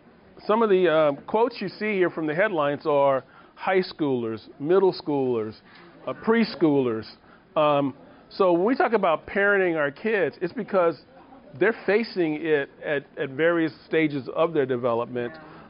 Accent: Chicago, Illinois, United States; So I'm also from Chicago. And like I like to say, from the south side of Chicago.

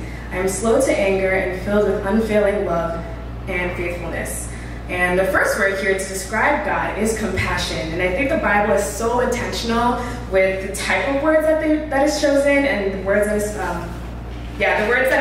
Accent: Long Island, New York, United States; I'm from Long Island. So I'm in school. I'm currently at Hunter College

